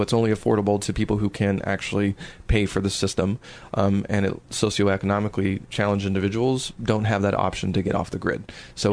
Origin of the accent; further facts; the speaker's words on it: California, United States; I grew up in the Inland Empire in the 80s.